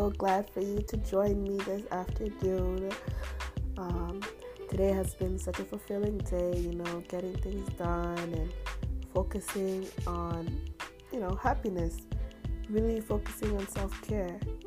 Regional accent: Canada; luckily enough, we both are growing up in Canada

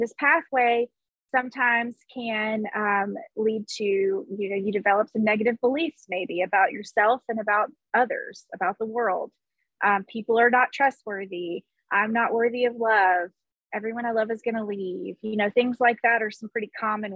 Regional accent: Alabama, United States; I'm country, I'm from Alabama

